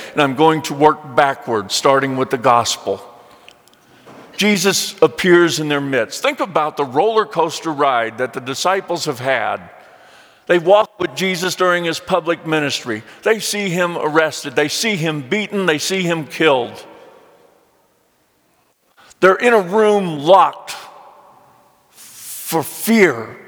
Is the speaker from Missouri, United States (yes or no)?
yes; Missouri, United States; I grew up in Missouri, the Show Me State.